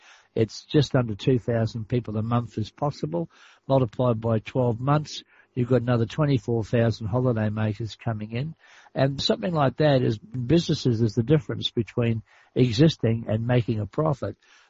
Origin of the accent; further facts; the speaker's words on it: New Zealand; I come from New Zealand originally.